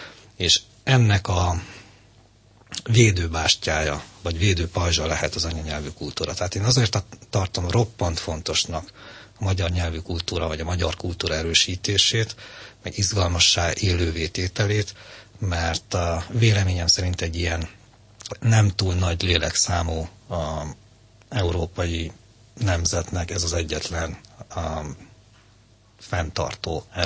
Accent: Székely Land, Romania; first language hu; születtem Székelyföldön, és egy magyar nemzeti közösséggel igencsak ellenséges kommunista államaparátussal szemben éltem meg én az anyanyelvi kultúrát

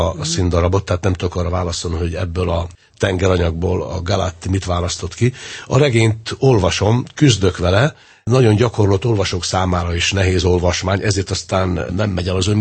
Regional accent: Székesfehérvár, Fejér, Hungary; picit hagy büszkélkedjek én félig meddig székesfehérváriként

